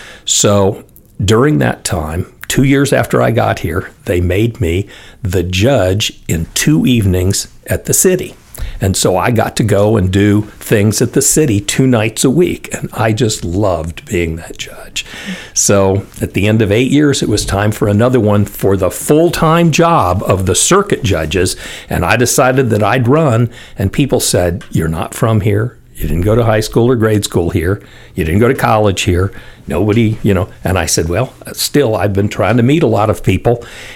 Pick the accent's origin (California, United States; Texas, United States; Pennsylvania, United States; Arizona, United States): Arizona, United States; Phoenix; She was from Tucson and I was from Phoenix.